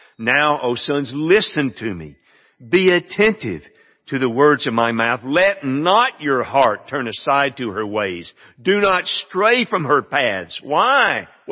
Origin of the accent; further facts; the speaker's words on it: Alabama, United States; I grew up in hunting in Bankhead Forest